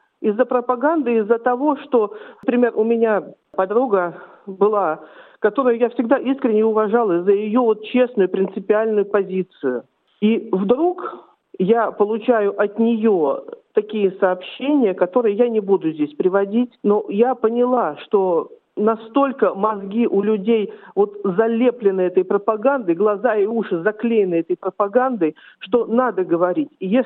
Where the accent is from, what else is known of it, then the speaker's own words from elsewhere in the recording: Moscow Oblast, Russia; now in Australia; Я родилась и выросла в Подмосковье. Я там училась.